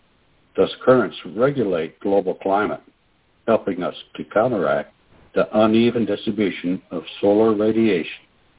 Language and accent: English; Oklahoma, United States; Good evening. … from Oklahoma. And this is the 1st of July here in the States.